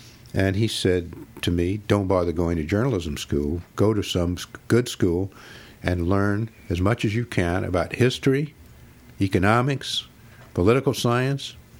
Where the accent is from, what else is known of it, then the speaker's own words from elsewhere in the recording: Atlanta, Georgia, United States; I grew up in Atlanta